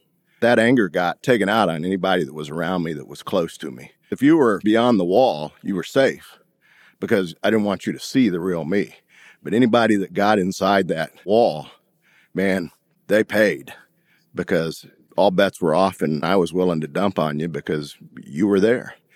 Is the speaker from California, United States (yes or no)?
no; Tennessee, United States; also born or lived in Missouri / Illinois; My family moved around a lot, so I grew up in Missouri, Illinois, Tennessee. We moved every couple of years, so I don't really have any roots. I claim Tennessee is home